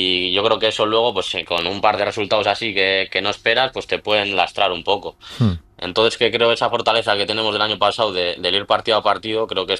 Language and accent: Spanish; Basque Country, Spain; yo soy de allí, soy del Athletic